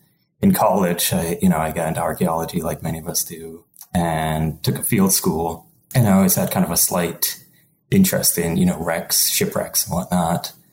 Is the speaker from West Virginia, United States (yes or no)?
no; Rhode Island, United States; now in California, United States; I also in California, actually, but I grew up in Rhode Island.